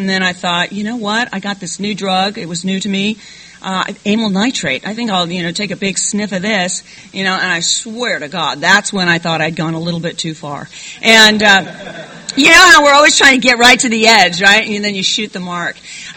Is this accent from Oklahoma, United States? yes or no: no; California, United States; He had been drinking all day long over at Jack London Square. I'm from the Bay Area originally.